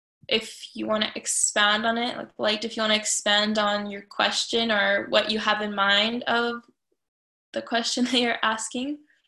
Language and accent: English; Moldova; born there; English is a second language; So I'm from Europe. I was born in Moldova.